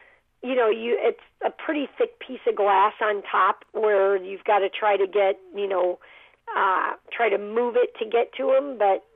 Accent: Champaign-Urbana, Illinois, United States; I still enjoy what I will always call my hometown, Champaign-Urbana.

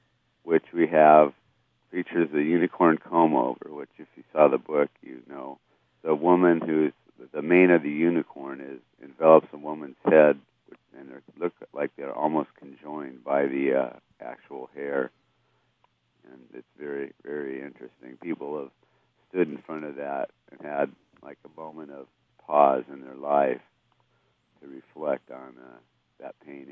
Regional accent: Los Angeles, California, United States; Well, we started out, we grew up in Los Angeles, and we saw people selling them on street corners

